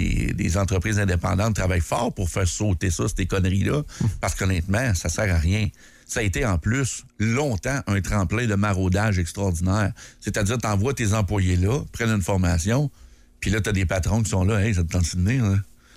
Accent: Quebec City, Quebec, Canada; born there; Moi, je suis né à Québec, okay. hein, dans la belle ville de Québec, au coin de Champfleury, puis à 18e rue.

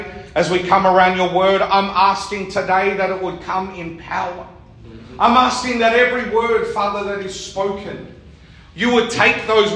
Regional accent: Victoria, Australia; also born or lived in Western Australia; But kind of being Victorian and being West Australian, I'm not sure if I'm doing the receiving or the giving.

